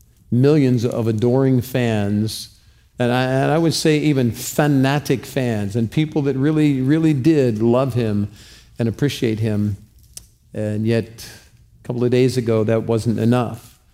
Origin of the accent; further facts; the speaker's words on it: California, United States; I'm a pastor from California.